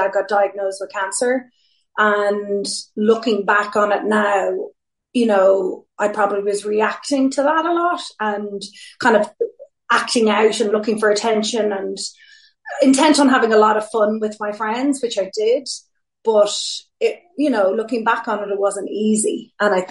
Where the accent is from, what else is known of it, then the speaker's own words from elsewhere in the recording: Greystones, Leinster, Ireland; I probably would start by saying I grew up in Greystones, born in the 70s and reared in the 80s. And it was a very different place to the one it is now, much quieter.